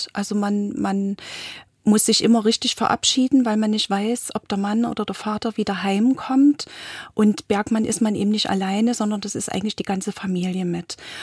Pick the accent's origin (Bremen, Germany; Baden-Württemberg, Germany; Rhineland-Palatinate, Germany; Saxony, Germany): Saxony, Germany; Leipzig; ich bin ja aus Leipzig und war bei den Montagsdemos in Leipzig dabei.